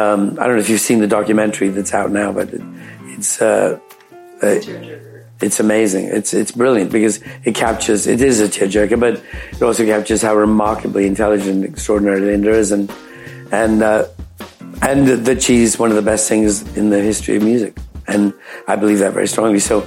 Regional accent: England, United Kingdom; you know, I'm English, James is from the East Coast

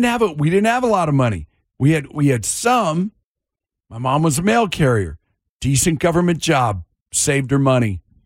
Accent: United States; Yeah, me too. I'm an American.

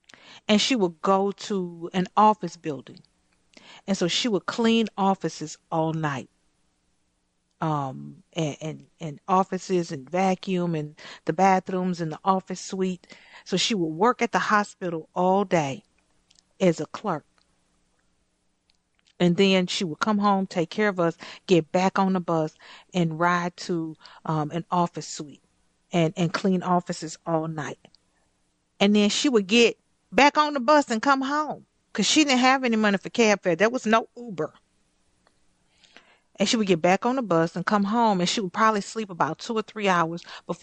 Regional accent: Houston, Texas, United States; I just remember as a child growing up in Houston, Texas, in Fifth Ward, in the Kelly Court Projects, to be specific. We were in subsidized housing.

